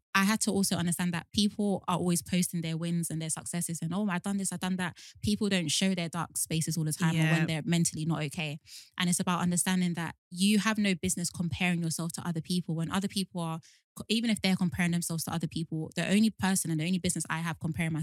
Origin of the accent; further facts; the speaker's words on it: Nigeria; Even as a Nigerian, I'm no, she's not even lying. Juju is actually real.